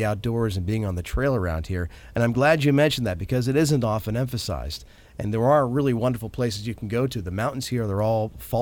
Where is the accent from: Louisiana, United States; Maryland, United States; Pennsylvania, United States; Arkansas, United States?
Pennsylvania, United States; also born or lived in Pacific Northwest; especially from growing up in Pennsylvania and living in the Pacific Northwest